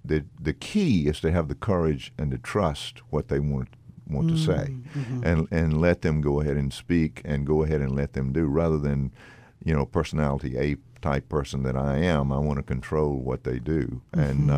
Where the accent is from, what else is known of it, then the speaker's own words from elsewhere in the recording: Mississippi, United States; for somebody born and raised in Mississippi, I don't exactly know what to do with 6 inches of snow.